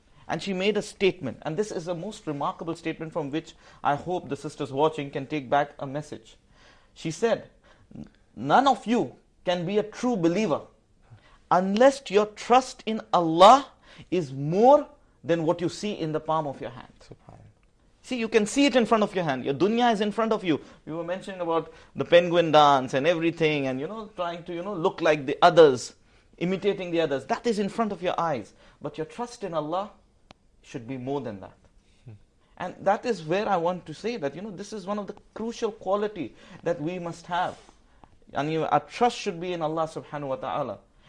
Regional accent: India; English is a second language; I'm coming from India, where Bollywood is very famous

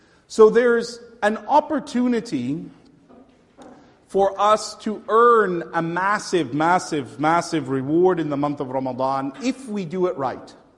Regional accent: Canada; Now we're from Canada. Like, there's no storm warning for rain.

